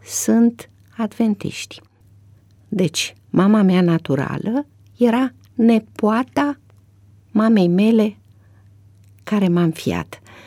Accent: Moldovița, Suceava County, Romania; eu sunt bucovineancă, deci sunt din comuna Moldovița. Acolo sunt rudele mele și rădăcinile mele de origine.

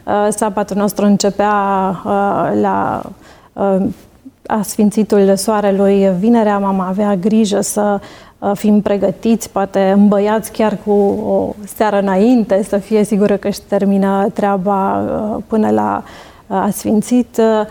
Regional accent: Arad, Arad County, Romania; Eu și fratele meu suntem singurii copii ai părinților noștri. Suntem din Arad. Familia noastră este parte din Biserica Adventistă din Strămoș, din Străbunici

